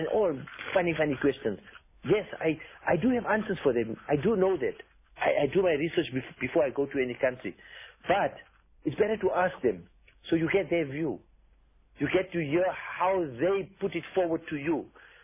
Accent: South Africa; We, as Indians, we come from South Africa

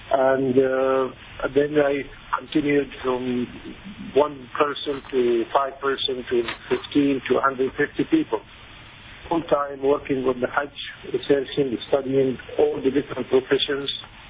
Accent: United States; Yes, I'm a American

